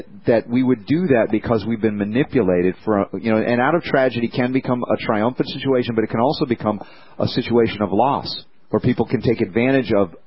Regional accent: the South, United States; now in New York, United States; I lost all my accent. And I'm walking around, and I used to have a rebellion when I was growing up in the South of coming to New York.

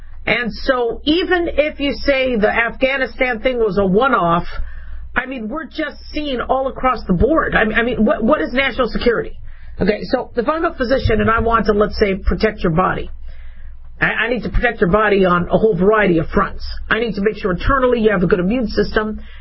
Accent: United States; What I do know is, as a doctor and as an American, I don't like things done halfway.

